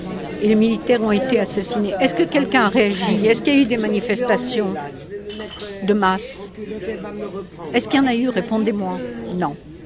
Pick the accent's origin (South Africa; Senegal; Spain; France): France; Nous sommes Français.